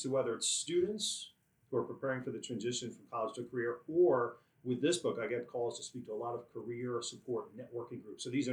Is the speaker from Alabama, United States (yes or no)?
no; Bronx, New York, United States; also born or lived in West Point; I was born and raised in the Bronx. My parents were lived in the Bronx and proud of the Bronx, but my dad was in the Army, and at the age of four, I moved to the United States Military Academy at West Point.